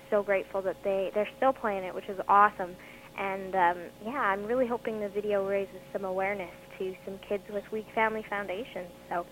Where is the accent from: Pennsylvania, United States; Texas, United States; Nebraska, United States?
Texas, United States; Grand Prairie; my hometown of Grand Prairie